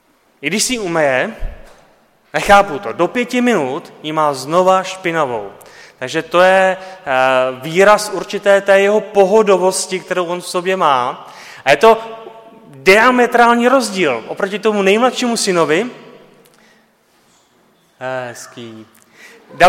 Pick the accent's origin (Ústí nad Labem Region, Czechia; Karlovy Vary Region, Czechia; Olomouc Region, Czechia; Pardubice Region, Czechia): Pardubice Region, Czechia; Pardubice; my jsme z Pardubic, nejsme z Prahy, nejsme ze Žižkova